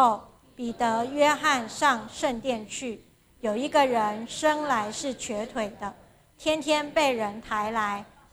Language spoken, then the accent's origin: Chinese; Taiwan; 我们在台湾的我是从台湾来